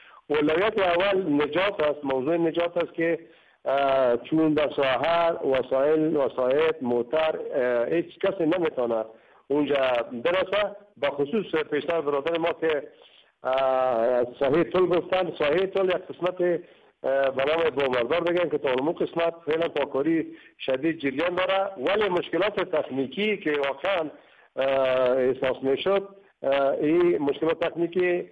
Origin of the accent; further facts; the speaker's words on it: Panjshir, Afghanistan; چون ما خود ما از پنجشیر هستیم